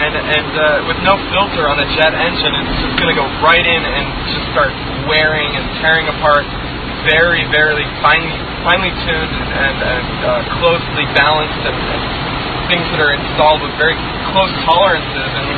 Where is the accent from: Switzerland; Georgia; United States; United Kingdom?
United States; Northwest; And I'm from the Northwest. We have a lot of mountains.